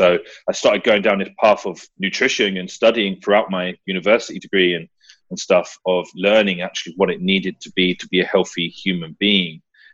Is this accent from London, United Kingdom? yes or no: yes; London, United Kingdom; also born or lived in Wales; now in Australia; So yeah, I was brought up in London, obviously, like I said, and then I moved to Wales.